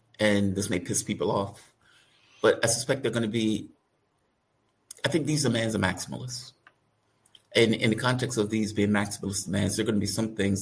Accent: United States; As an American, you just blaze through.

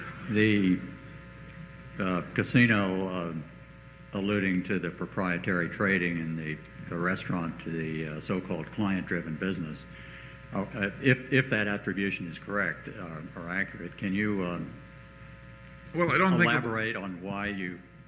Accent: United States; now in Singapore; I'm from the States, but I live in Singapore.

